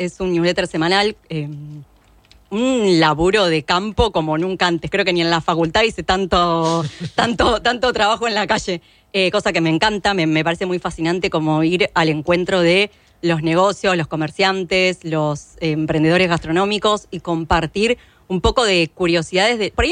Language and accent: Spanish; La Plata, Buenos Aires Province, Argentina; Que yo soy platense, pero que por momentos me ha costado mucho sentirme en algún punto parte de como la cultura local.